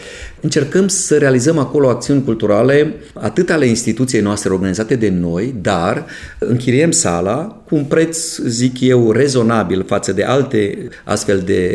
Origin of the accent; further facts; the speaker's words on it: Căianu Mic, Bistrița-Năsăud, Romania; s-a născut chiar în satul meu, la Căianu Mic